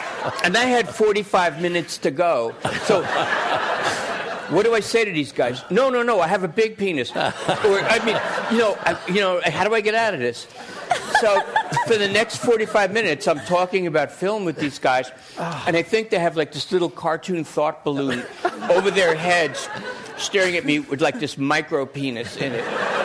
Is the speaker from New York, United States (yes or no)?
yes; New York City, New York, United States; So I'm thinking, you know, I'm from New York City.